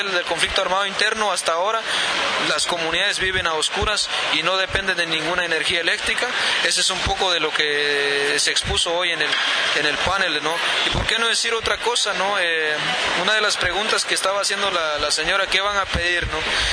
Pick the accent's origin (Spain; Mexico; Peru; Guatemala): Guatemala; Quiché; en nuestro municipio ubicado en la región Ixil